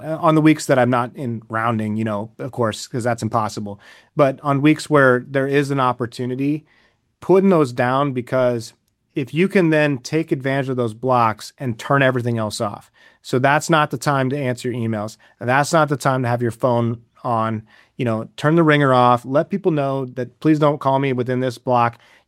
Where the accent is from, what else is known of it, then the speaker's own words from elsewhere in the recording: Nebraska, United States; I mean, I'm from Nebraska, so I feel like I was opening presents on Christmas for the Chiefs, you know.